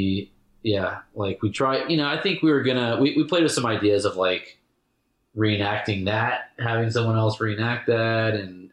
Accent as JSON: {"language": "English", "country": "United States", "said": "I'm an American. Here's the underdog story that we all want"}